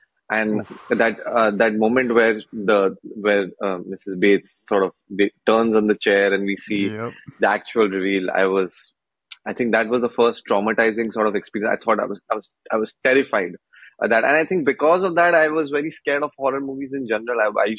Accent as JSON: {"language": "English", "town": "New Delhi", "region": "Delhi", "country": "India", "tie": "born or raised there", "said": "So I grew up in India, in New Delhi, which is the capital of India."}